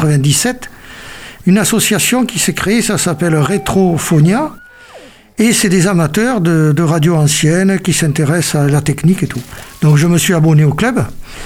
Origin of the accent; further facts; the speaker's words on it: Bordeaux, Nouvelle-Aquitaine, France; je suis bordelais, je suis né à Bordeaux à une époque où les mamans pouvaient accoucher à la maison. Donc pour ceux qui connaissent, je suis né près de la place de la Victoire, donc vous voyez c'est un peu le centre-ville.